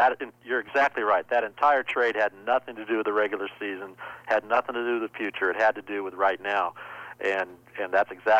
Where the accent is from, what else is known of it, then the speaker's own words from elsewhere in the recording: Nebraska, United States; Yeah, I'm a true Nebraska guy.